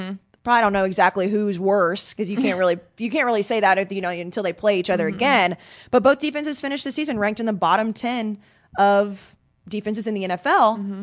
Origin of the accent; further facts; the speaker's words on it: Dallas, Texas, United States; I mentioned that I'm wearing my Cowboys blue because obviously I'm from Dallas and I'm going to hold on to it as long as possible.